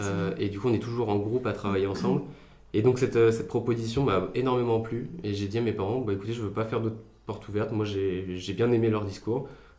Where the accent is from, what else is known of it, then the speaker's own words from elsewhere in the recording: Reims, Grand Est, France; also born or lived in Paris region; Donc moi je suis Rémois, je suis né à Reims. Alors mes parents ont déménagé quelques années pendant mon enfance en région parisienne pour le travail. Mais ils sont revenus là où ils se sentaient bien. Ils sont revenus à Reims après quelques années.